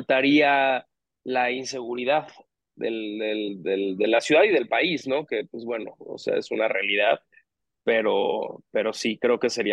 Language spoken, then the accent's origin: Spanish; Mexico City, Mexico; Yo soy de la Ciudad de México.